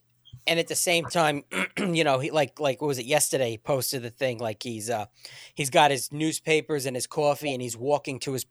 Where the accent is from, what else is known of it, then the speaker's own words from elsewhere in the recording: Uniondale, New York, United States; I grew up in a predominantly black neighborhood. I grew up in Uniondale, New York, right on the border of Roosevelt and Hempstead. I was the only white kid in my neighborhood.